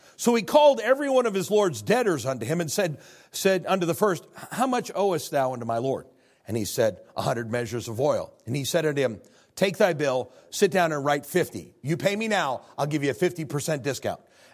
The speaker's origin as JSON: {"language": "English", "region": "Illinois", "country": "United States", "said": "I'm from Illinois. Sorry, that's a joke."}